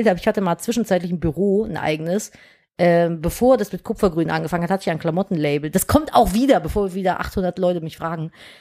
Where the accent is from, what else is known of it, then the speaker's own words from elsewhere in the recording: Cologne, North Rhine-Westphalia, Germany; ich bin in Köln-Nippes groß geworden und wir haben zu sechst in einer 50 Quadratmeter Wohnung gewohnt